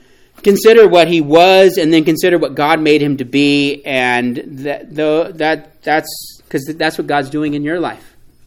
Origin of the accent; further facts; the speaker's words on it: California, United States; I really don't care because I grew up in California. I'm sorry, but I grew up in California and rooted for the 49ers in the 80s